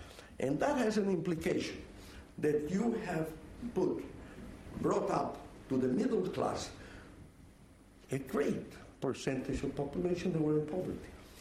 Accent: Bolivia; I'm from a poor country, I'm from Bolivia.

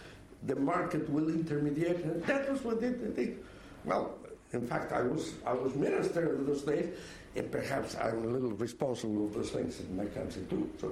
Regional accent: Bolivia; I'm from a poor country, I'm from Bolivia.

